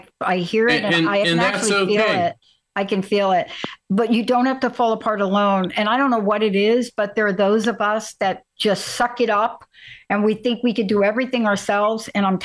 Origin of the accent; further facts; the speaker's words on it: Bronx, New York, United States; I knew, because I'm from the Bronx.